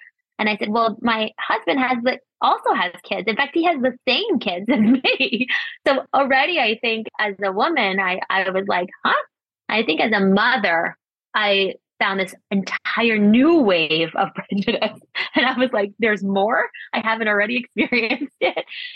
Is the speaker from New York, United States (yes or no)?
yes; New York City, New York, United States; So very early on, I left home. I'm from New York City.